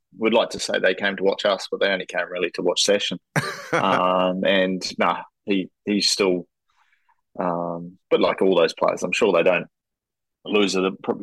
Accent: Masterton, Wellington, New Zealand; I actually really enjoyed growing up in Masterton.

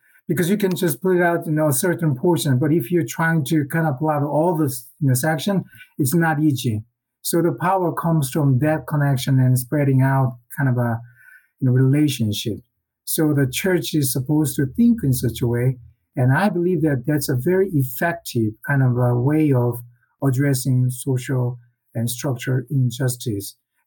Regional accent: South Korea; English is a second language; I grew up in South Korea at the time, 1980s, you know, late 80s, my college years.

